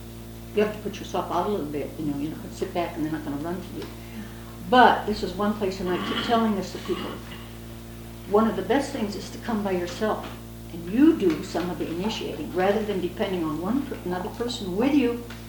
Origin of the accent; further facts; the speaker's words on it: Iowa, United States; also born or lived in Rock Island, Illinois; I'm from Rock Island, Illinois. Oxfam College is where I went to school and where I live present also. I've been at Holden for many years. I grew up in a very small town in Iowa.